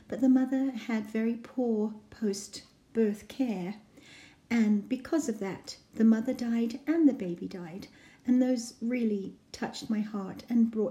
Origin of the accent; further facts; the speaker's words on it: Zambia; I grew up in Central Africa in a country called Zambia, originally Northern Rhodesia.